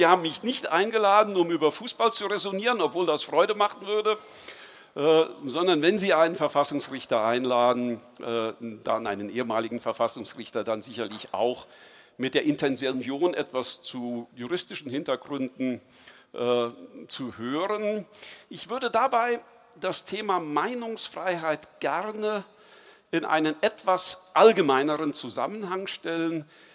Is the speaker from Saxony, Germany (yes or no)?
no; Saarbrücken, Saarland, Germany; was verbindet eigentlich meine Heimat, das Saarland, Saarbrücken mit Dortmund?